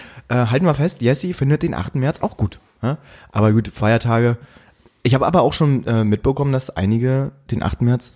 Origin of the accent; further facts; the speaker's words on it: Berlin, Germany; Wo wir uns als Berliner einfach mal freuen, dass wir Berliner sind.